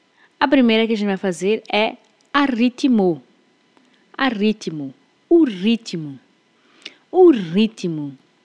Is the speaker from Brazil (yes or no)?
no; Mozambique; a minha infância e as vivências populares da minha terra natal. A infância em Moçambique, ela é muito lúdica, ela é muito ativa